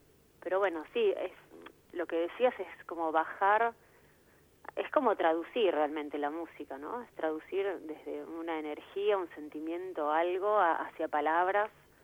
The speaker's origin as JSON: {"language": "Spanish", "country": "Argentina", "said": "Sí, recontra argentina."}